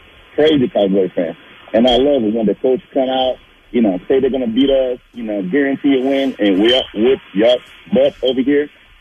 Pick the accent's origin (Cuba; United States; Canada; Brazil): Brazil; first language Portuguese; English is a second language; I'm from Brazil.